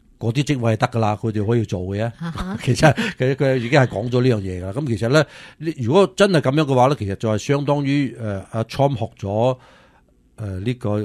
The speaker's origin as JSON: {"language": "Cantonese", "country": "United States", "said": "为我哋美国人咧自己系悭翻好多税"}